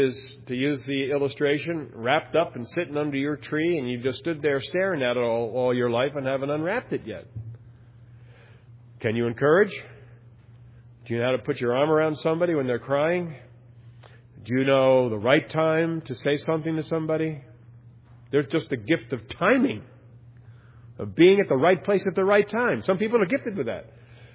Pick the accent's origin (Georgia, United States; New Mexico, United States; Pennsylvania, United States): Pennsylvania, United States; Philadelphia; I grew up in Philadelphia. Heard the … play many, many times.